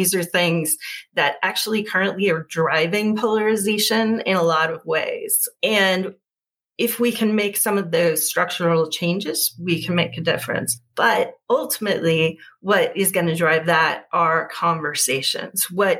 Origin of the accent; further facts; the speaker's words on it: Berkeley, California, United States; I would reveal that I was a progressive from Berkeley.